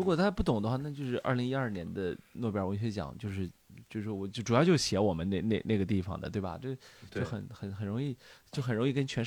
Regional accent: Weifang, Shandong, China; 我来自那里，就是这一点是非常非常重要的。就是没有了这一点之后，其实我们潍坊是风筝之乡嘛

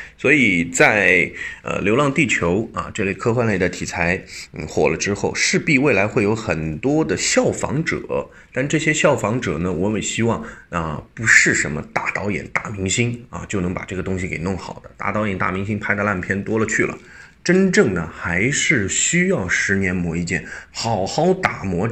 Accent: China

